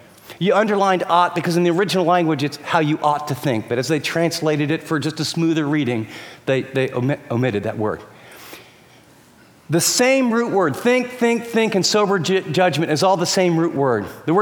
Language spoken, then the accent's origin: English; California, United States; for me too, I'm from California and, you know, I got a tie on and a coat and I'm totally uncomfortable just in how I'm dressed